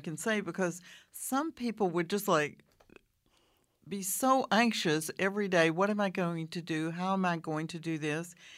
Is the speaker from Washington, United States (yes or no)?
no; Louisiana, United States; when I'm from Louisiana, when you cross over the line into Texas, it says El Paso is like 800 and something miles.